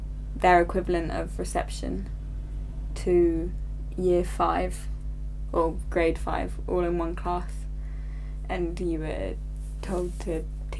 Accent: England, United Kingdom; also born or lived in Melbourne, Australia; I was born in Melbourne, Australia, and I lived there till I was six, and then I moved to England.

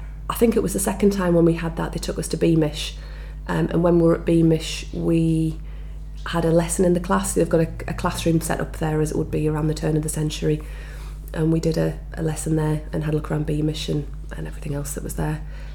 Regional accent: Washington, North East England, United Kingdom; also born or lived in Gateshead; My date of birth is 19/12/83. I was born in Gateshead and I lived in Washington, Tyne and Wear when I was a child.

